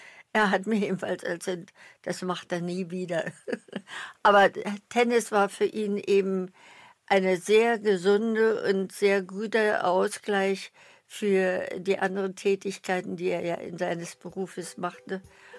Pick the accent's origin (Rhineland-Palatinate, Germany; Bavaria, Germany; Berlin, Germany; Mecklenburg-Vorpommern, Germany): Berlin, Germany; Ich bin Berlinerin und habe ihn in Berlin kennengelernt